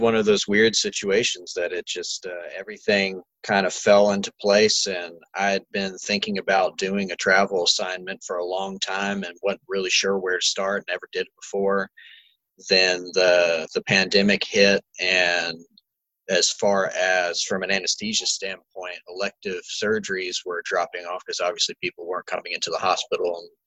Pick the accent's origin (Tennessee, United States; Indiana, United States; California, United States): Tennessee, United States; Memphis; now in Arlington, United States; I'm actually from Memphis, Tennessee. Currently live in a little bit outside of Memphis in Arlington, Tennessee.